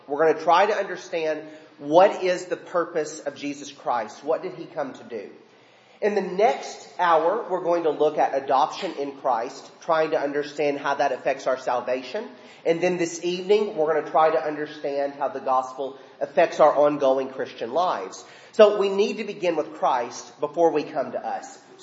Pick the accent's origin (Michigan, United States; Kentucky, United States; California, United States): Kentucky, United States; Bowling Green; I've been at Manslick for 5 years. I'm from Bowling Green. I was at Caneyville from 2011 to 13.